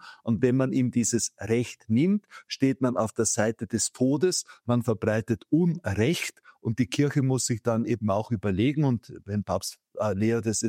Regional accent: Austria; bei uns in Österreich.

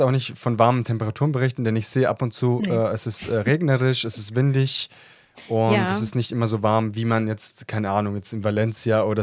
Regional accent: Italy; Habe ich sogar als Italiener verstanden.

